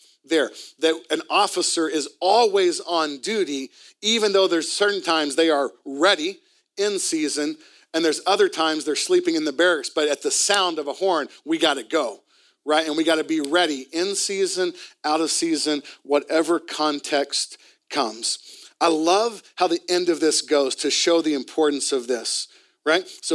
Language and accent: English; Vancouver, British Columbia, Canada; And I'm from Vancouver, right?